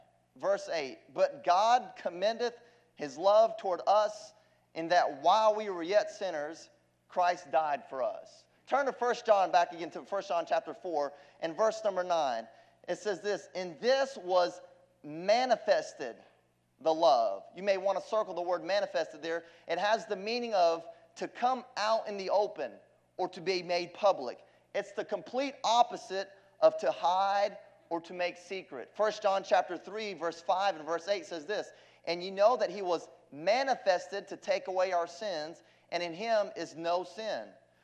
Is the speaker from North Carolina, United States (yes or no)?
yes; North Carolina, United States; also born or lived in Louisiana; And I was born in Louisiana. We moved around a little bit, but I grew up in North Carolina. And so I tell people that I'm a Tar Heel.